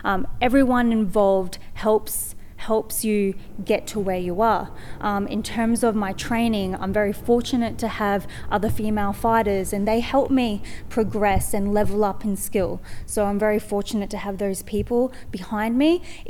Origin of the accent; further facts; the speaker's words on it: Australia; I believe being half Filipino and half Australian is of great benefit. Of course, the Philippines, they love their boxing. It's ingrained in their culture. So to have that a part of me really means a lot. And to represent Australia overseas is just an amazing feeling